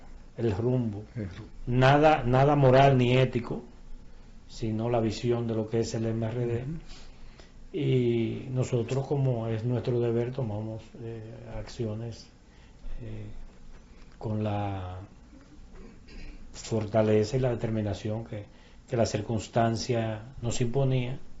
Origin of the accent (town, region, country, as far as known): Dominican Republic